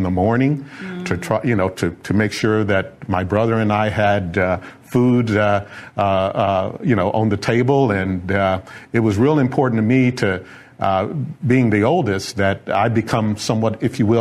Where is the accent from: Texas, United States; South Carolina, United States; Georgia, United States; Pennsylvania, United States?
Texas, United States; Houston; I grew up here in Houston in Third Ward, Texas.